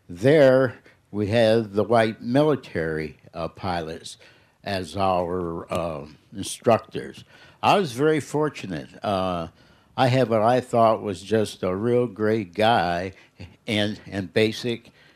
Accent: Minneapolis, Minnesota, United States; Yeah, I'm from Minneapolis, whatnot.

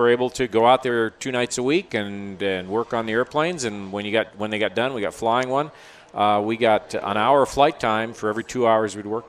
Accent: Minnesota, United States; I grew up in the Twin Cities

